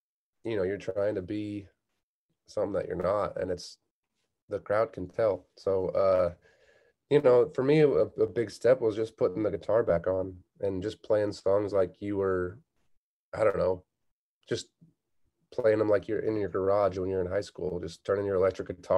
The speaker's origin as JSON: {"language": "English", "town": "Kalamazoo", "region": "Michigan", "country": "United States", "tie": "born or raised there", "said": "as a kid growing up in Kalamazoo, Michigan, I have that story of like every spring break, my dad would pack up the van and we'd drive it to Fort Walton Beach, Florida."}